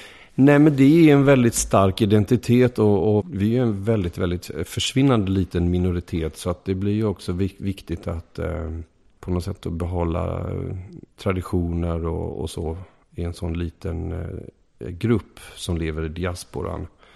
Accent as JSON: {"language": "Swedish", "town": "Gothenburg", "region": "Västra Götaland County", "country": "Sweden", "said": "Så kan jag alltid liksom säga att jag är från Göteborg, så att jag vet inte riktigt vart jag ska."}